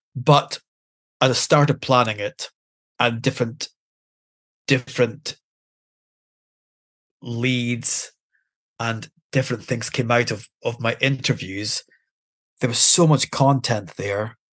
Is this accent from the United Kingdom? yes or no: yes; Aberdeen, Scotland, United Kingdom; I'm born and bred in Aberdeen